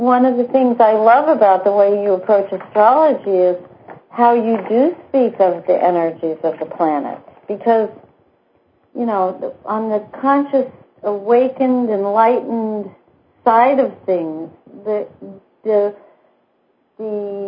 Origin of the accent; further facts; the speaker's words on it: California, United States; I grew up in Southern California watching the stars and things flying around the sky and whatnot at night